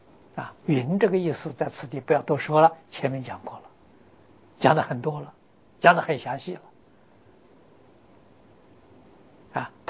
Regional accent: China; 我们中国人一般讲的合情、合理、合法。

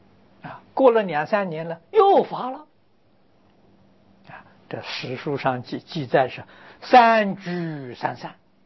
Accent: China; 啊，我们中国人，啊，在从前社会上是以范蠡为财神呐。

